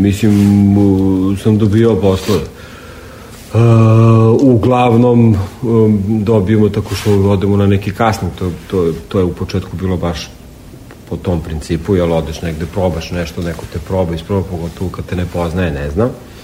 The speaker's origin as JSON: {"language": "Serbian", "town": "Kragujevac", "region": "Šumadija and Western Serbia", "country": "Serbia", "tie": "born there", "lives_now": "Belgrade, Serbia", "said": "ja sam Srbin koji živi u Beogradu, rodio se u Kragujevcu"}